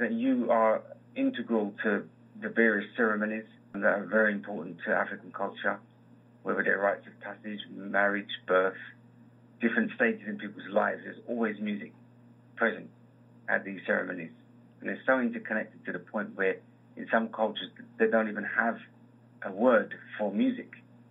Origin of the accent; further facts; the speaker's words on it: London, United Kingdom; So I grew up in London, mm-hmm. and with all the sounds that you have in London